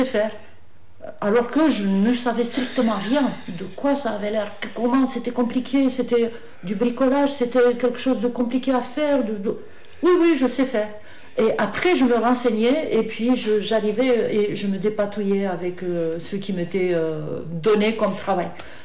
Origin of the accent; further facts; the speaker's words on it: Romania; moved away; J'ai vécu jusqu'à la fin du communisme en Roumanie, et je suis partie de Roumanie quand les frontières se sont ouvertes.